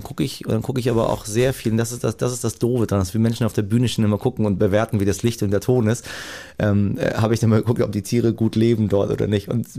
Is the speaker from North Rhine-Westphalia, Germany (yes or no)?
no; Hamburg, Germany; Als Hamburger habe ich gelernt, wie man viel trinkt.